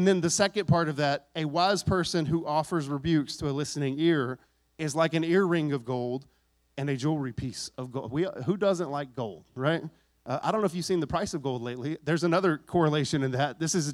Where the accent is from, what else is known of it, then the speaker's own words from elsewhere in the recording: Texas, United States; I guess you've got some Yankee in you, and I am not. I'm from Texas. But I'm like a Texified Yankee